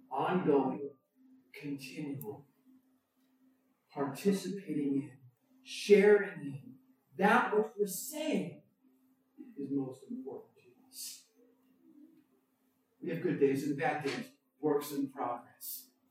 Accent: New Jersey, United States; born there; now in California, United States; I've been living now in California for longer than I lived in New Jersey, where I was born.

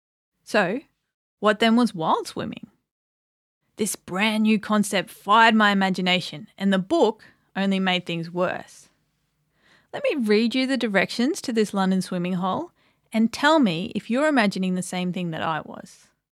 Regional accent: Ipswich, Queensland, Australia; Growing up in Ipswich, it got hot, like 40 degrees and up, and it's fair to say that most of the housing wasn't up to this challenging weather.

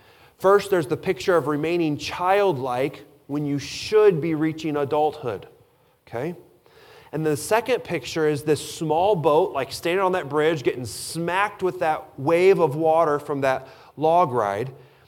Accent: Missouri, United States; Growing up outside St. Louis, Missouri, there was a Six Flags right there

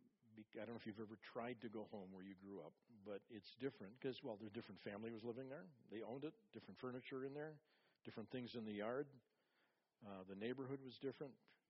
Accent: White Bear Lake, Minnesota, United States; we went to the home we grew up in on Fairlane Street in White Bear Lake, Minnesota.

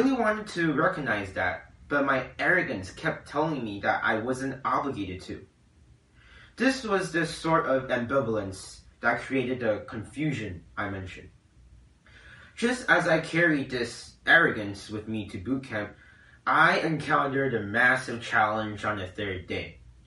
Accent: Taipei, Taiwan; I'm from Taipei, Taiwan.

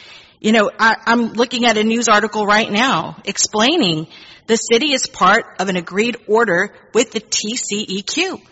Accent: Corpus Christi, Texas, United States; I am here to ask you to deny this permit. I was born in Corpus Christi in 1971, and I have lived in the 78415 zip code my entire life

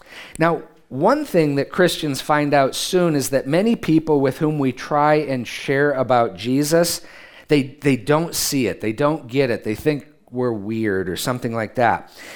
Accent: United States; I'm an American. I want to know how everything works, right?

